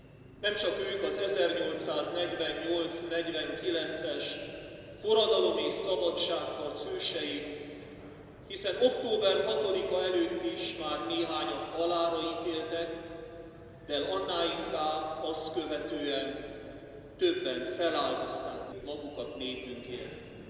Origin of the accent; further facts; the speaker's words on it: Arad, Arad County, Romania; Arad szülővárosunk vallási és nemzeti szempontból is szorvány.